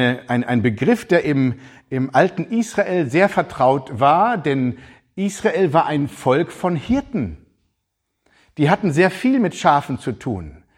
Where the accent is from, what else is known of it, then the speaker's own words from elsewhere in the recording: Germany; Und so komme ich als Deutscher dahin und sage, ich möchte mich mal so als der deutsche Pastor vorstellen. Der Pastor aus Deutschland